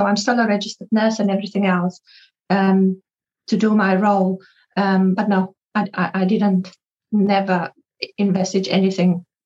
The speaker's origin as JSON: {"language": "English", "country": "South Africa", "tie": "born or raised there", "moved": "yes", "lives_now": "United Kingdom", "said": "So I'm born and bred South African, and we immigrated in 99. So yeah, nearly lived longer here now than I lived in worked in South Africa, certainly."}